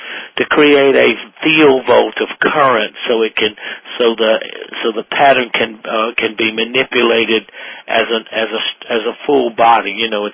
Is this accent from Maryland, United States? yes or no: no; South Carolina, United States; I come from South Carolina, you know, Darlington Speedway.